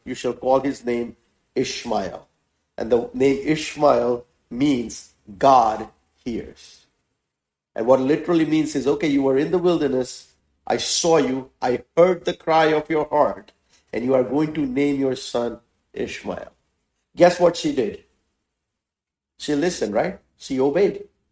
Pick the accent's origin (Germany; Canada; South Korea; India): India; English is a second language; now in United States; we are immigrant in this country, in America. We came from India